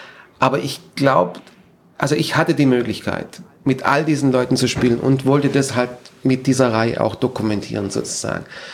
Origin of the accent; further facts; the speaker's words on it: Germany; moved away as an adult; Ja, und wegen dem bin ich auch eigentlich aus Deutschland weg, weil die sehr scheuklappen